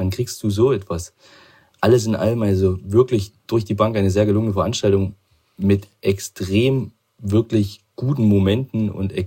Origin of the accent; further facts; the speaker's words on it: Chemnitz, Saxony, Germany; Weil wie ich schon gesagt habe, ich komme aus Chemnitz.